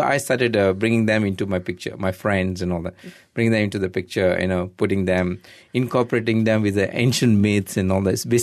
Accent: Malaysia; I'm a Malaysian.

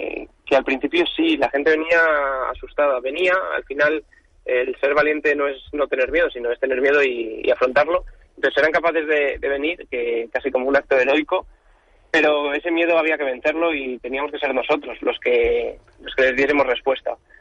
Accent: Ponferrada, Castile and León, Spain; Bueno, yo es que soy de Ponferrada, de León.

